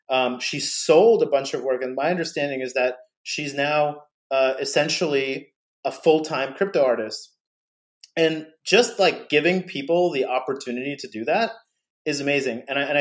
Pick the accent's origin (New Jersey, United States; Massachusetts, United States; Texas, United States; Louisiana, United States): New Jersey, United States; she comes from New Jersey. I grew up in New Jersey as well.